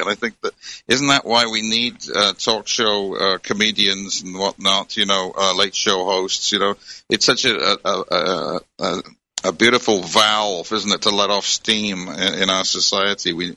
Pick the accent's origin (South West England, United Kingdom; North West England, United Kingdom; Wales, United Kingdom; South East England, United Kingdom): Wales, United Kingdom; I remember growing up in Wales back in the 50s and 60s.